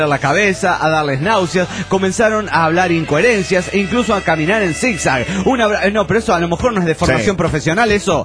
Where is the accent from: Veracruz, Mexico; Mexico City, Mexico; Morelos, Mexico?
Mexico City, Mexico; del DF mexicano.